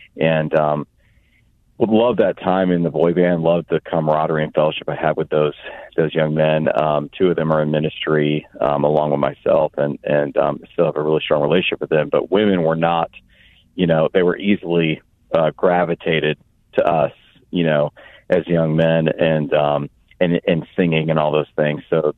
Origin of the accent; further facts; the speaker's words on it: Florida, United States; also born or lived in Anderson, Indiana; I was born in Indiana, in Anderson, Indiana. And my family moved down to Florida when I was about 6 years old.